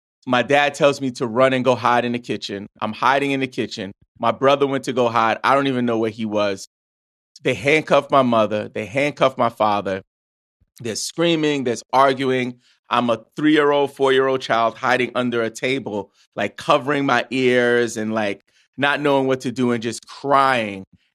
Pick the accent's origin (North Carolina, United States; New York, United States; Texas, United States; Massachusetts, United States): New York, United States; New York City; So I grew up in New York City to two immigrant parents. Both of my parents are from the West Indies, from Trinidad and Tobago.